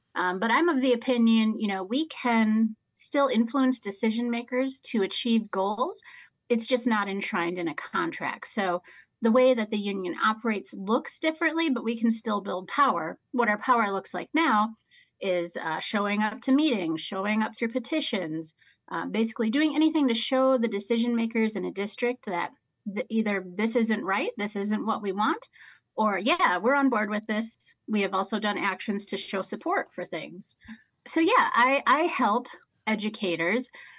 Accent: Green Bay, Wisconsin, United States; now in Chicago, United States; I grew up in Green Bay, but headed to Chicago to get an education on how to organize, how to do this union work.

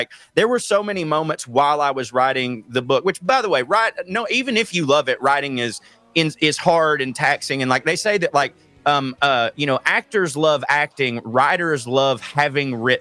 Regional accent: the South, United States; growing up in the South, everyone is like, I'm Scots Irish Cherokee, or, you know, I got Scottish whatever.

